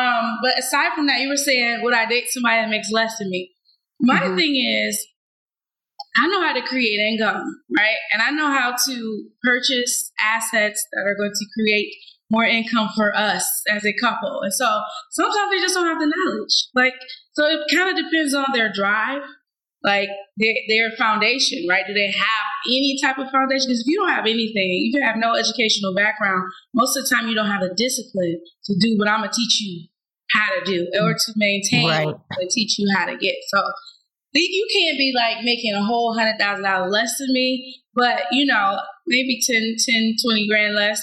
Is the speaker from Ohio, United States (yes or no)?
yes; Ohio, United States; And they come from, like, Janine's from Chicago, I'm from Ohio.